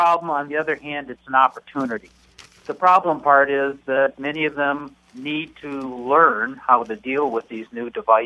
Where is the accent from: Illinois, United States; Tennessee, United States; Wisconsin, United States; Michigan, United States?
Michigan, United States; Dearborn; I was born and raised in Dearborn and then became president of state AARP about 2006.